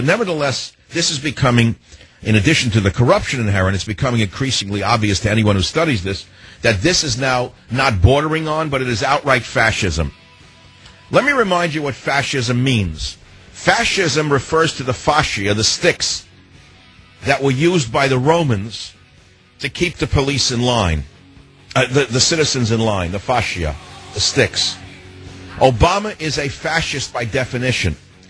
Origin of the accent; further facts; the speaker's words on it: New York, United States; I'm from New York, so I say Altamont.